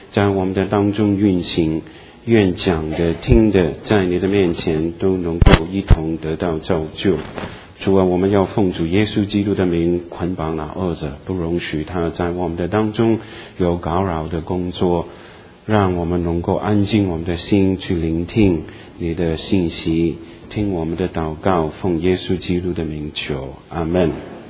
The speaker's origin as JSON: {"language": "Chinese", "country": "Hong Kong", "tie": "born or raised there", "also_born_or_lived": "Guangdong, China", "said": "那我是广东的，我是这个在广东出生，在这个香港长大，是从香港来的。"}